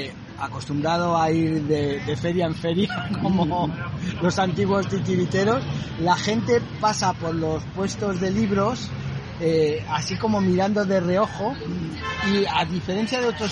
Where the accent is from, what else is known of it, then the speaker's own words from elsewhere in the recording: Community of Madrid, Spain; siempre estamos con la misma rivalidad y somos madrileños ambos